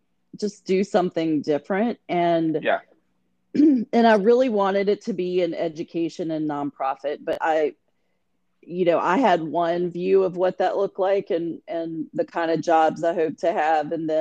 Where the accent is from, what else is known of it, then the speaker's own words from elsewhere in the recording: Richmond, Virginia, United States; I grew up in Richmond, Virginia, mm-hmm. got my BA in psychology and education at Randolph Macon Women's College back in the day.